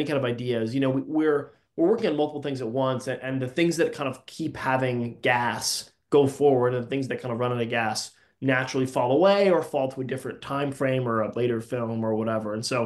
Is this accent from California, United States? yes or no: no; New Jersey, United States; We're from New Jersey, and there was a little theater in town.